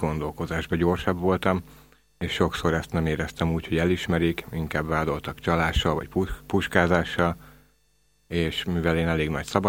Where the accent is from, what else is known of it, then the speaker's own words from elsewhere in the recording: Budapest, Hungary; now in Ráckeresztúr, Hungary; 34 éves múltam, Budapesten születtem, és ott is éltem. Ma fél éve vagyok Ráckeresztúron.